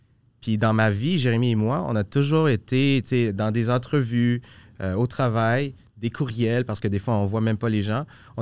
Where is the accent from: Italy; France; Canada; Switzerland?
Canada; La Prairie, Quebec; also born or lived in Boucherville; Là, on est allé à La Prairie.